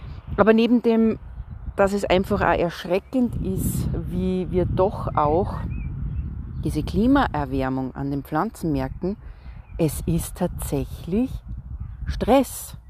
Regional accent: Salzburg, Austria; Das hat es bei uns in Salzburg, Österreich, seit der Aufzeichnung von den Wetterdaten noch nie gegeben.

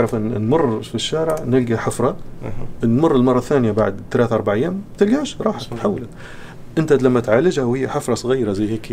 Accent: Libya; جميع التقنيات اللي تحتاج لها موجوده عندنا في ليبيا بالكامل.

